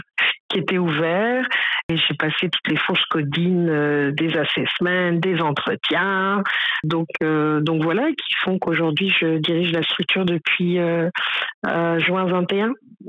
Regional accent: Belgium; je suis belge d'origine burundaise, je vis à Bruxelles en Belgique

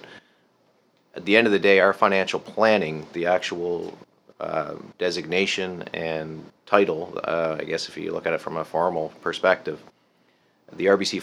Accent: Summerside, Prince Edward Island, Canada; also born or lived in Halifax; now in Bedford, Canada; live in Bedford, Nova Scotia. I've been in the Halifax area since 1997. I grew up in Summerside, PEI, actually, small town in PEI. And was born here in Halifax, though, and always had a connection to Halifax.

